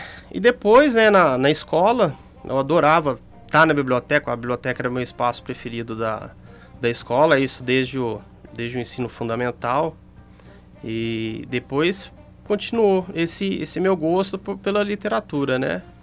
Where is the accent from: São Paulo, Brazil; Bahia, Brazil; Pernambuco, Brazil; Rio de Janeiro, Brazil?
São Paulo, Brazil; Miracatu; Eu nasci em São Paulo, mas assim, ainda bem pequeno. Meus pais se mudaram para uma cidade chamada Miracatu, em São Paulo também